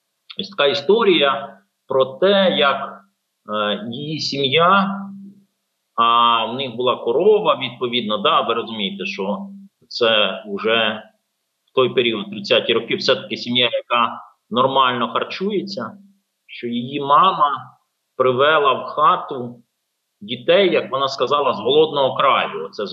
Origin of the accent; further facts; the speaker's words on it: Vinnytsia Oblast, Ukraine; Я сам родом з Вінницької області, і нашу родину не обійшло стороною.